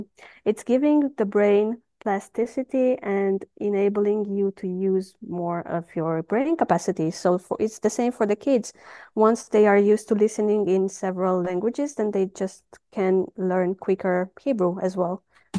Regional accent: Romania; first language Romanian; English is a second language; So yeah, I grew up in Romania. So Romanian is my mother tongue, actually. And I do speak Spanish

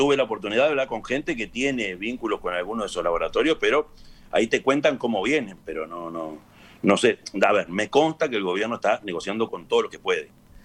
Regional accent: Uruguay; como uruguayo, y ahí me pongo yo en primer lugar

